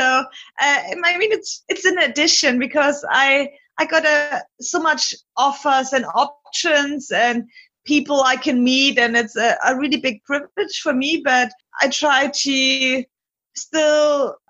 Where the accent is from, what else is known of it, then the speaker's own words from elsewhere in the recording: Bayreuth, Bavaria, Germany; born there; English is a second language; I was born in Bayreuth, and it's very close to Roth, so it's pretty much my home race.